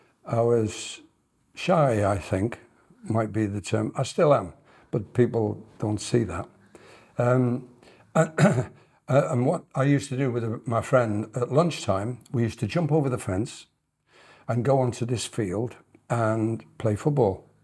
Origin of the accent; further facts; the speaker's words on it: Liverpool, North West England, United Kingdom; I'm originally from Liverpool.